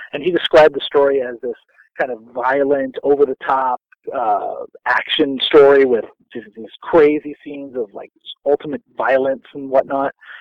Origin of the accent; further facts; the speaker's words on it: Florida, United States; If you can't tell, I'm from Florida, so MegaCon is my home con.